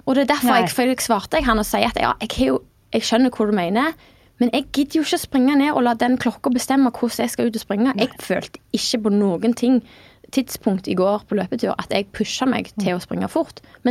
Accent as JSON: {"language": "Norwegian", "town": "Egersund", "region": "Rogaland", "country": "Norway", "said": "og så skal det visst nok regne liksom resten, eller bli bløtt igjen hjemme I Egersund."}